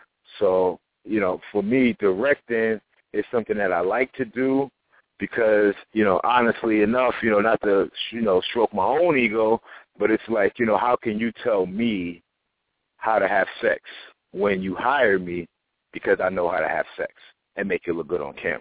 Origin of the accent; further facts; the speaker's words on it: The Bronx, New York, United States; where I'm from the Bronx. I'm from the Bronx, New York. You know, shout out to Uptown. And, you know, I grew up with a lot of West Indian brothers.